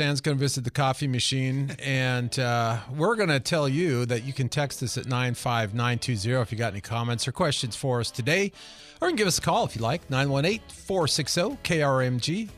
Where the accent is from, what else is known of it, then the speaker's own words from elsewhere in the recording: Montana, United States; I grew up in Montana, so I'm kind of used to the mountains and stuff.